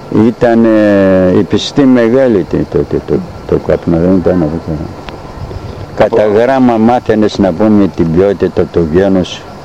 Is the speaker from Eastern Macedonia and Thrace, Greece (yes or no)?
yes; Kavala, Eastern Macedonia and Thrace, Greece; Εδώ και στην Καβάλα.